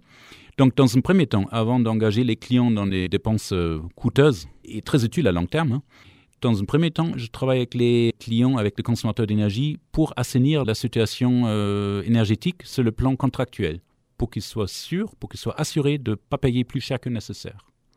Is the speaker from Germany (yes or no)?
yes; Hamburg, Germany; French is a second language; moved away as an adult; now in Grenoble, France; Oui, je viens du sud de Hambourg. Donc c'est une ville à peu près connue en Allemagne du Nord, où j'ai grandi. Je suis arrivé pour terminer mes études à Grenoble. Ça fait une bonne petite trotte maintenant, ça fait 15 ans, plus que 15 ans.